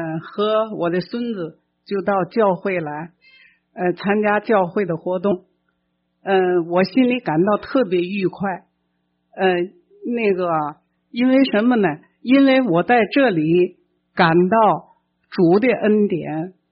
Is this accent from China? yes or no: yes; China; now in United States; 啊，我来自中国大陆。